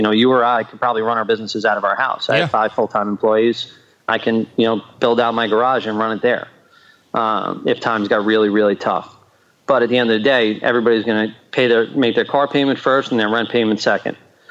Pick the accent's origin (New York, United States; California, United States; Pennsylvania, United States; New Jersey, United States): New York, United States; you're from South Florida, I'm from New York.